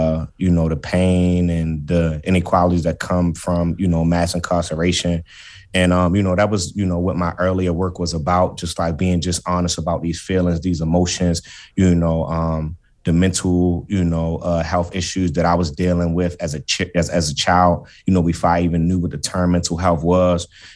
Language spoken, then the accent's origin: English; Baltimore, Maryland, United States; my upbringing, me growing up in East Baltimore